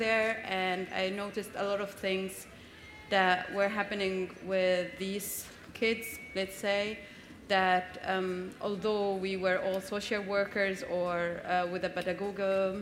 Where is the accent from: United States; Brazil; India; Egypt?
Egypt; now in Germany; and I come from Egypt.